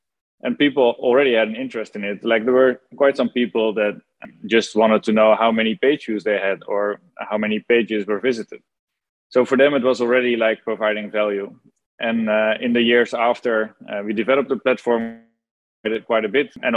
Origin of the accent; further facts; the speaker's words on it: Netherlands; I'm from the Netherlands, now live in Amsterdam.